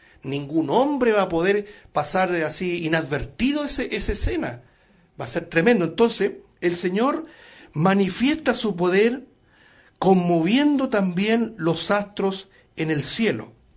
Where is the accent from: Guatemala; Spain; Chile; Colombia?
Chile; Nosotros como chilenos tenemos harta experiencia en terremotos